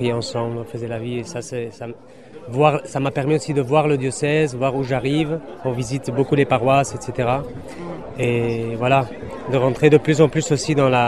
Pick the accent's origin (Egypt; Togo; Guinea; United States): Egypt; now in Bayonne, France; Alors, comme vous dites, je viens d'Égypte.